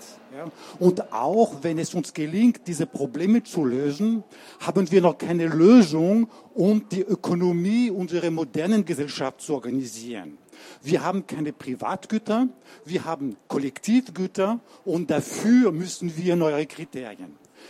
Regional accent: France; German is a second language; now in Vienna, Austria; ich bin Franzose, ich wohne in Wien.

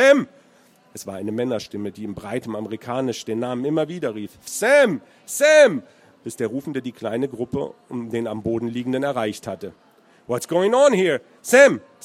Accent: Marburg, Hesse, Germany; born there; moved away; ich bin selber gebürtiger Marburger und die Stadt trägt viele Züge von Marburg. Ich wollte es aber nicht ganz so konkret machen, weil ich da auch schon sehr lange nicht mehr lebe.

